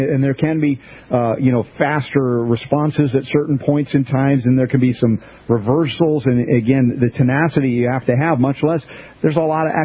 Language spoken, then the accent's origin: English; United States; they talk about milk in a different way than we grew up drinking milk in America